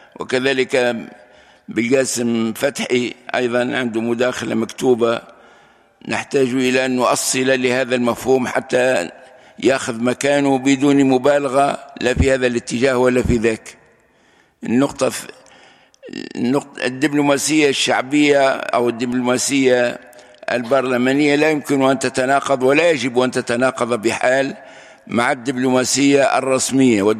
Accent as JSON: {"language": "Arabic", "country": "Tunisia", "said": "ثم مشكل عندنا في تونس، أن مشكل أنه شيطنة بعضنا لبعض"}